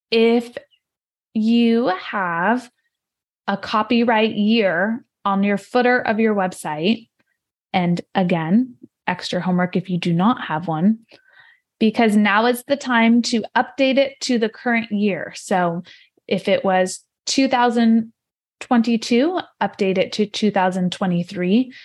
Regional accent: California, United States; I'm from Northern California

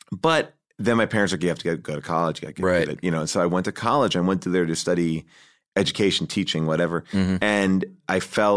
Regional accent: New York, United States; I grew up in Long Island, right outside of New York City.

